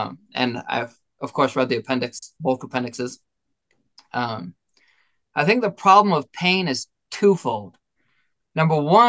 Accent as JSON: {"language": "English", "region": "Texas", "country": "United States", "tie": "born there", "said": "I am currently 28 years old. I was born in Texas. I have lived in over 28 states in my life, just by moving around"}